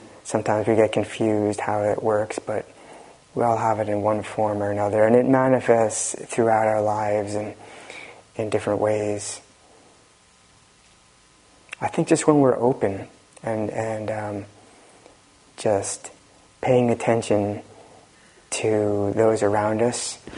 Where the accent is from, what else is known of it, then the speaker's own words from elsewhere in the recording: United States; And we grew up on Long Island Sound, on the water there. And my brother and I liked to fish for snappers.